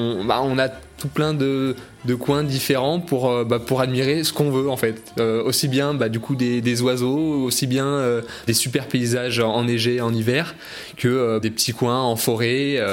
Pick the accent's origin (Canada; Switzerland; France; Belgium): France; Grenoble, Auvergne-Rhône-Alpes; chez moi, d'où je viens à la base, je viens de Grenoble. Alors c'est pas vraiment la campagne, mais disons qu'il y en a partout autour.